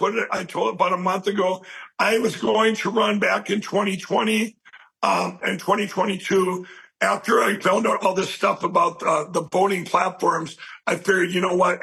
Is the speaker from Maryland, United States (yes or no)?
no; Minnesota, United States; I grew up in Minnesota my whole life